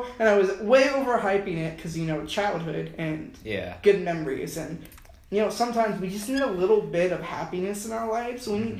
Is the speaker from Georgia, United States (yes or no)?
yes; Atlanta, Georgia, United States; Well, the thing about it is, I grew up in Atlanta, Georgia, so that's where I was born.